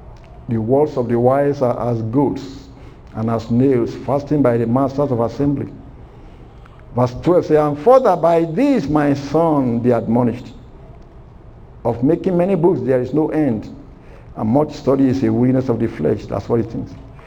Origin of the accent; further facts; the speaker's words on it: Nigeria; moved away; I was because I came from Nigeria, I've never really, we are not familiar with that, to put people in homes.